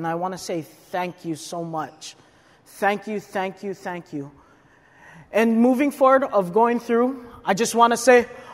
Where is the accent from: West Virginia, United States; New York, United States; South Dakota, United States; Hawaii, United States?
Hawaii, United States; now in St. Helens, United States; I was born and raised on Oahu and I live in St. Helens. Or I guess Warren now